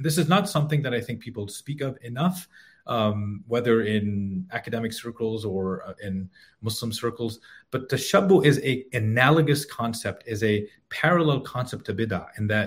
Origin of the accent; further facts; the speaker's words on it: Edinburgh, Scotland, United Kingdom; born there; I was born in Edinburgh, Scotland.